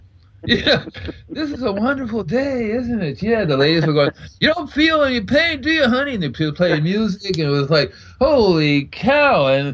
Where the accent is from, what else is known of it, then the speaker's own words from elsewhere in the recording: New York City, New York, United States; I'm New York City boy, so my dad's Cuban, my mother's Puerto Rican, and I'm American.